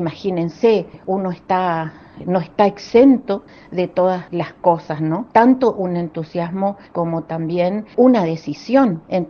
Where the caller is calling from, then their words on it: Corrientes, Argentina; de Corriente